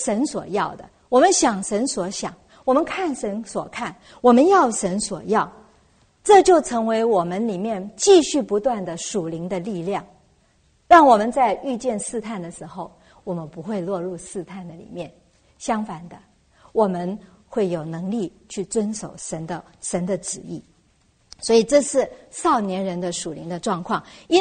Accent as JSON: {"language": "Chinese", "country": "China"}